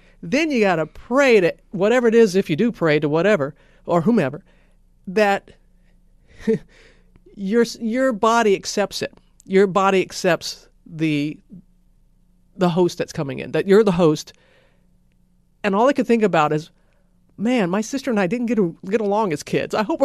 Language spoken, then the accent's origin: English; Pascagoula, Mississippi, United States; What are the chances that we're both gay, we both had breast cancer, and we're both from Pascagoula?